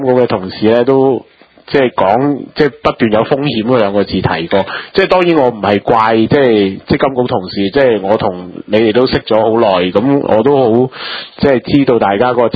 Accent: Guangdong, China; 咁我哋广东人有句

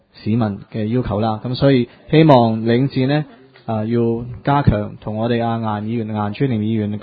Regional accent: China; 咁我中國人有一句說話嘅，就係事在人為

